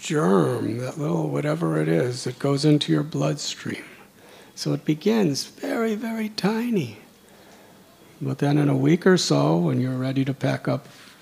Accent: Chicago, Illinois, United States; I'm from Chicago, and we had a famous fire called the Chicago Fire.

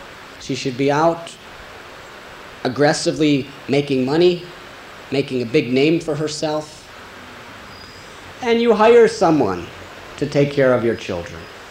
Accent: United States; I was born and raised in America. Now I'm 42 years old.

